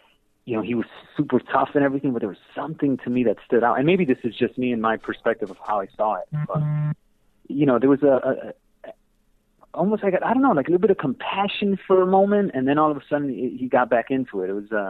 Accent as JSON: {"language": "English", "town": "Chicago", "region": "Illinois", "country": "United States", "tie": "born or raised there", "said": "You know, when I was growing up in Chicago, it was hard to, you know, look on TV and, you know, kind of see someone"}